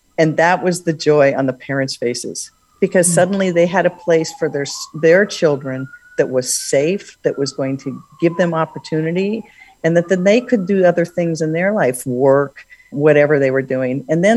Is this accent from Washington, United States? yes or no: yes; Seattle, Washington, United States; When I grew up in Seattle, the area that's called the Central District was about 70% Black.